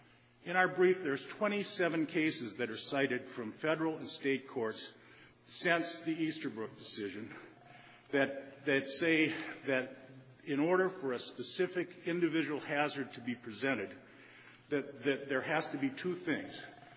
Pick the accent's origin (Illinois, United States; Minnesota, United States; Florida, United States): Minnesota, United States; Minneapolis; I'm a lawyer from Minneapolis, Minnesota.